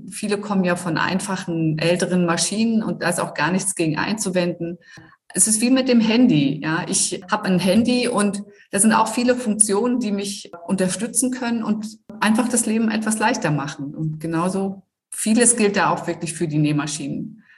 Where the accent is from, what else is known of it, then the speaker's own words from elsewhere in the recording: Rostock, Mecklenburg-Vorpommern, Germany; Ich bin ja, so wie du, komme ich ja aus Rostock. Also direkt aus Rostock.